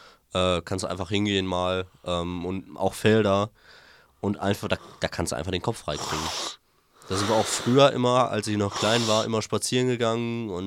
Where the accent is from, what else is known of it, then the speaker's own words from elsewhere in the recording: Recklinghausen, North Rhine-Westphalia, Germany; Nee, ich komme nicht aus Bottrop. Egal. Recklinghausen.